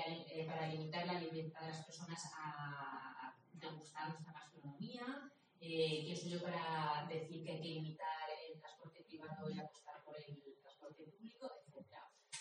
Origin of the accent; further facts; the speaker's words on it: Madrid, Community of Madrid, Spain; Mi malestar como persona, como madrileña, que evidentemente me gusta que mi ciudad esté abierta a otras personas